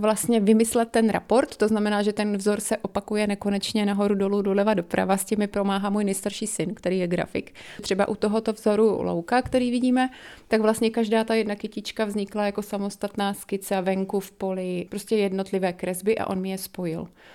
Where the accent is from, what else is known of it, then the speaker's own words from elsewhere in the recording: South Moravian Region, Czechia; já jsem spolupracovala s Jihomoravskou komunitní nadací, tam u nás na Podluží